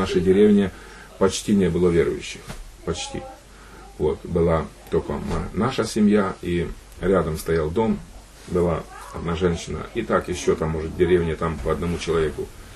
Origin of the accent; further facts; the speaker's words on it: Khoriv, Rivne Oblast, Ukraine; Я вырос в Ровенской области, Острожский район, деревня, село Хоров.